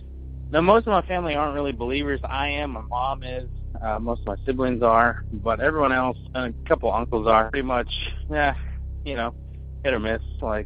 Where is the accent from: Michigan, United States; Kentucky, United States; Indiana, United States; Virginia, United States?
Kentucky, United States; Bardstown; Growing up in Bardstown, Kentucky, like I said, the bourbon capital of the world, but also one of the more haunted towns in America.